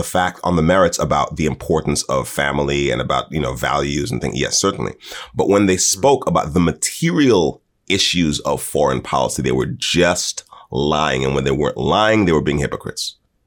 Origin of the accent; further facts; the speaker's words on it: United States; I love my country because she is my home. I'm an American. It's like this is the only home I'm ever going to have.